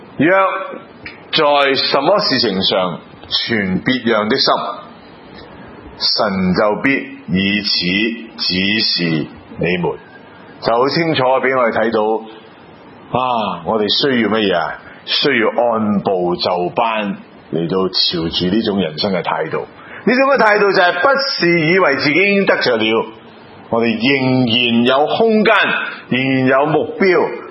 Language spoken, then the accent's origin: Chinese; China; 不过我们中国人就说哦，给仔女啦，给儿孙啦